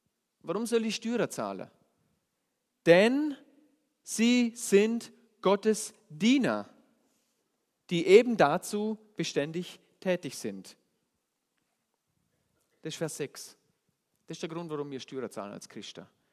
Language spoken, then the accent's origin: German; Vorarlberg, Austria; Das ist schon fast eine Tugend da bei uns im Ländle.